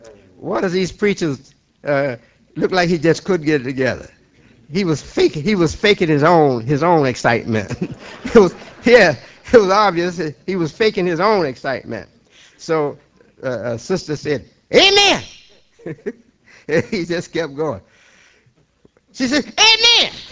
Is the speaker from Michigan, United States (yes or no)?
yes; Detroit, Michigan, United States; born there; I was born in 1933 in Detroit, Michigan, about a year or so after my mother and my father had accepted to be Muslims.